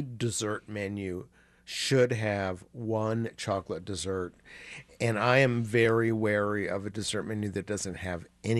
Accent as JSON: {"language": "English", "town": "Indianapolis", "region": "Indiana", "country": "United States", "tie": "born or raised there", "said": "my father dragged us to more C-rated Italian restaurants in my hometown of Indianapolis."}